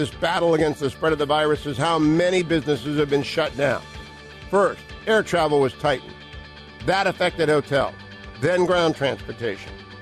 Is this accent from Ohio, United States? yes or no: yes; Ohio, United States; Such is the case with my home state of Ohio, where Governor Mike DeWine has served since January of last year.